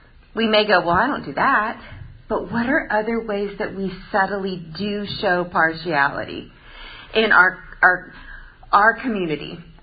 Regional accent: Melbourne, Florida, United States; I grew up in Florida in 7th grade through 12th grade. And so my dad was military, so this was like the longest we'd been in a place.

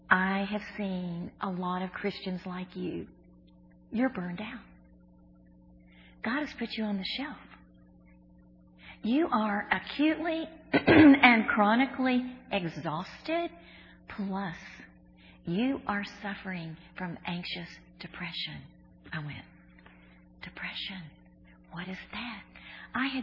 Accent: Houston, Texas, United States; They flew me to my hometown of Houston, Texas

